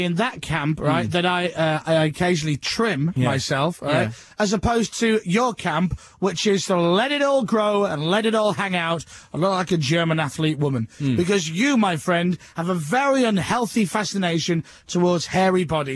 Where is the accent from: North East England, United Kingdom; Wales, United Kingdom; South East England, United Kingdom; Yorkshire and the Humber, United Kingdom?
Yorkshire and the Humber, United Kingdom; Leeds; This time next week, we're going to be live in Leeds doing the show from my hometown of Leeds on the Head Road.